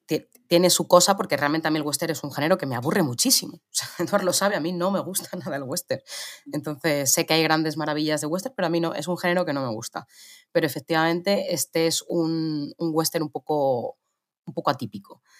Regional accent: Madrid, Community of Madrid, Spain; soy de Madrid y fijaos que es una cosa muy típica de los madrileños

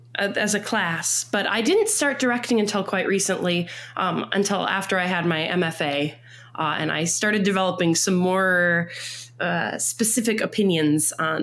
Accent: Mankato, Minnesota, United States; I grew up in Mankato, and I was involved in theater growing up at MSU and at the community theater in town.

